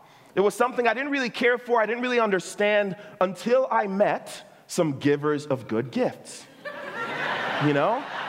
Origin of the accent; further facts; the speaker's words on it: Ghana; You know, I grew up actually in, you know, I'm Nigerian and Liberian. I actually grew up in Ghana.